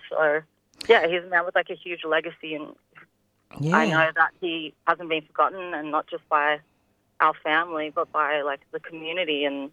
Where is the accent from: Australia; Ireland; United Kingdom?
Australia; Sydney, New South Wales; born there; I am a Wiradjuri, Gumbangi and Yuin woman. But I was born in Western Sydney.